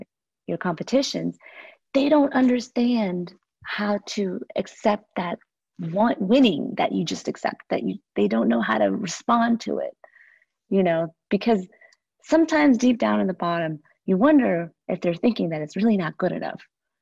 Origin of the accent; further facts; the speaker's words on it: Laos; oh, I'm from Laos, and half the time you don't even know if the other person even knows where that is.